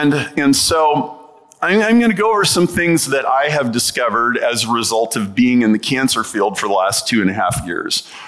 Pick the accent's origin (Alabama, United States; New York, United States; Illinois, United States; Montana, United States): Illinois, United States; Chicago; Good morning. … I'm from Chicago.